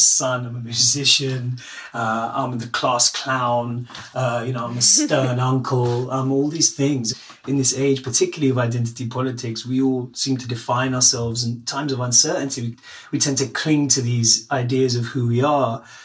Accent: United Kingdom; Then in the 90s, I'm British Pakistani. Post 9/11, I'm British Muslim. Now I just would say I'm British because this is what British looks like.

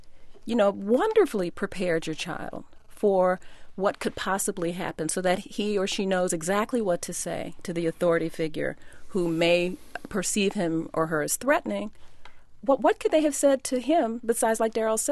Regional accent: Gary, Indiana, United States; had been shot and killed by white policemen in my hometown of Gary, Indiana

